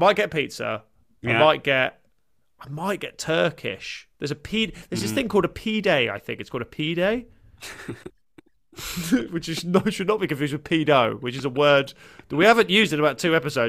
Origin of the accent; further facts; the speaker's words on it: Brighton, South East England, United Kingdom; I'm from Brighton, so I tend to just enjoy a nice charbroiled seagull.